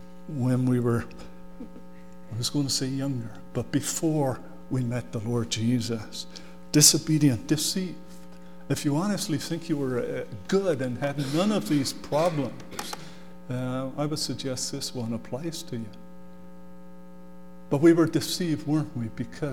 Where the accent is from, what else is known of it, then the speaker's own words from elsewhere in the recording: England, United Kingdom; moved away as an adult; I came from England in 1973. And when I came, I was in my mid-20s. And I had accepted the Lord Jesus.